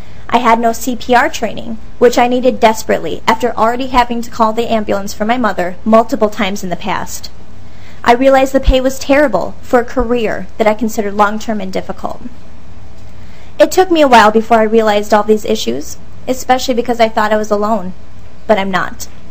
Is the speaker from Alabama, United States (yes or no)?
no; Rosemount, Minnesota, United States; I'm 23 years old, and I'm from Rosemount.